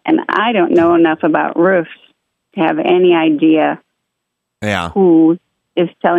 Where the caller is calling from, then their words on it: Iowa, United States; I'm calling you from Iowa.